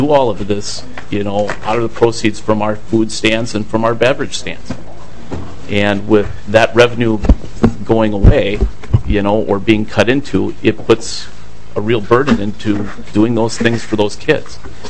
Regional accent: Delano, United States; It's our hometown. I grew up in Delano.

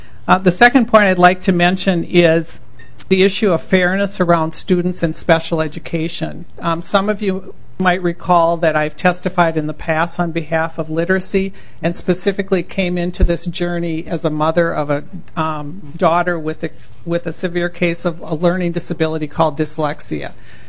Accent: Minneapolis, Minnesota, United States; I'm from Minneapolis

